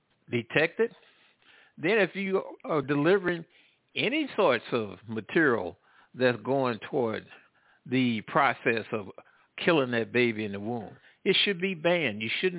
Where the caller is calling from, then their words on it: Midwest, United States; I'm calling from the Midwest.